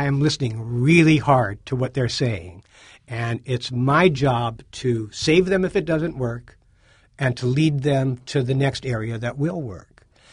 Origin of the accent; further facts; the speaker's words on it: Canada; as a Canadian, I should know this